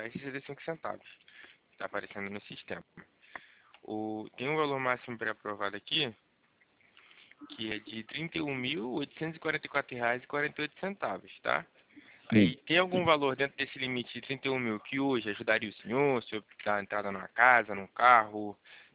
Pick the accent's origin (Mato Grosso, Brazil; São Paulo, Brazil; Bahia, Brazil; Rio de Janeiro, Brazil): Rio de Janeiro, Brazil; Estado do Rio de Janeiro. Sou daqui de Vila Isabel.